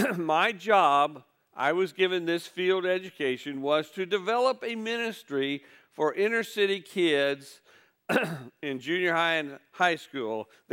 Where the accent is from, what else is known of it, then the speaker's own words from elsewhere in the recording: Illinois, United States; now in Tennessee, United States; I was a Northern Presbyterian since I came from Illinois.